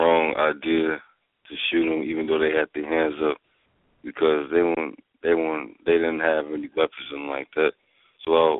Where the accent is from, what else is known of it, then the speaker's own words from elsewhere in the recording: Gary, Indiana, United States; I'm from Gary, Indiana, but I really didn't go to school in Maryville, Indiana. I was born in Gary, though.